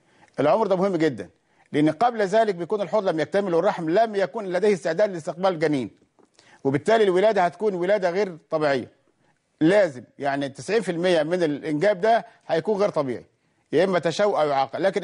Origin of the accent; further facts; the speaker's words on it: Egypt